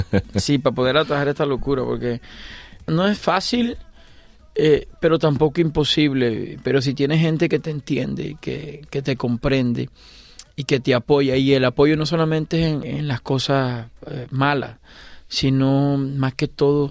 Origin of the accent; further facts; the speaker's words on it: Urumita, La Guajira, Colombia; also born or lived in Bogotá; aparte que soy costeño, soy urumitero. Pero cuando hablo de Bogotá me lleno de mucho sentimiento